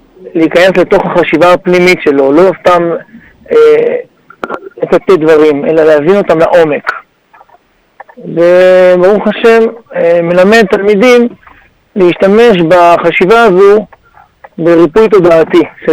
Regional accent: Bnei Brak, Tel Aviv District, Israel; also born or lived in Jerusalem; now in Beit Shemesh, Israel; חונכתי וגדלתי בעיר הקודש בני ברק. את בחרותי העברתי בירושלים עיר הקודש. כיום נשוי, אבא לארבעה תוקים, וחי בבית שמש.

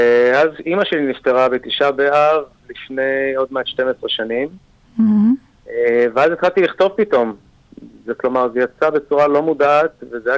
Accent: Netanya, Central District, Israel; וביום עצמאות הקרוב אני אגור 51 כבר. אני גדלתי בנתניה, בשכונה מאוד מאוד, ילדות של פעם כזו

